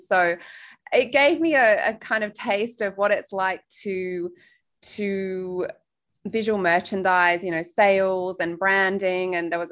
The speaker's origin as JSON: {"language": "English", "country": "Australia", "tie": "born or raised there", "also_born_or_lived": "United Kingdom", "moved": "as an adult", "said": "I mean, Australia was wonderful. I left in 2007, but for me, it's still home. And I was actually born in the UK."}